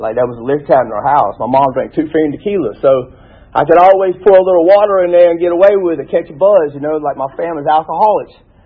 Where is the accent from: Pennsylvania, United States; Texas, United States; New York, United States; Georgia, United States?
Georgia, United States; College Park; also born or lived in Montgomery, Alabama; I was born in 1978 in Montgomery, Alabama. A lot of people say that's what's wrong with me. But I only lived in Alabama 1 year. My dad was from Alabama, mom from College Park.